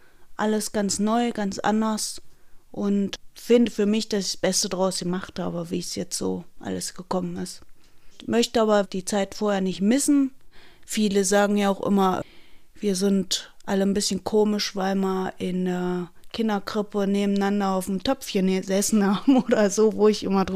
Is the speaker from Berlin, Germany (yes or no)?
no; Hasselfelde, Saxony-Anhalt, Germany; now in Kleinblittersdorf, Germany; Der Ort ist, kann man vergleichen mit meinem Heimatort Hasselfelde, auch von der Einwohnerzahl so ungefähr die Größe.